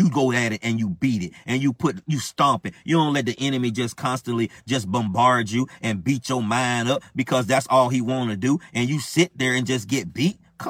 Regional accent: Florida, United States; I'm from Florida. I can walk on some flat, walk on the sand, walk on the road, whatever. Out here in Georgia, North Georgia

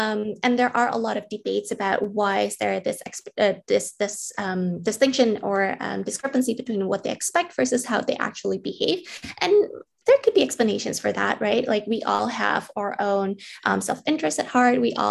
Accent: Jakarta, Indonesia; So I grew up in Indonesia, in Jakarta, when I was 9 or 10.

